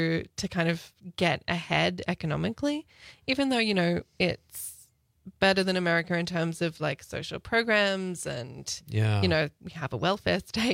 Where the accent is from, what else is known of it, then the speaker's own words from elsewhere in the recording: Australia; moved away as an adult; now in Wisconsin, United States; Spoiler alert, I'm from Australia.